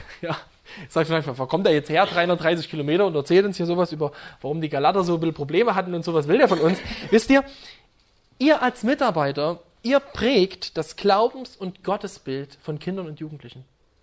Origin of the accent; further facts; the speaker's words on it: Saxony, Germany; Wir haben das nicht bei uns in Sachsen